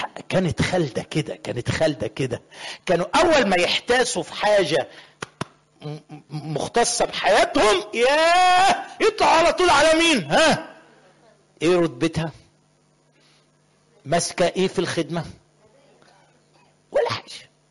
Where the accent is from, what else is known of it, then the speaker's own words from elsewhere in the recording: Upper Egypt, Egypt; عندنا في الصعيد يقول الرجل فجر مرته تموت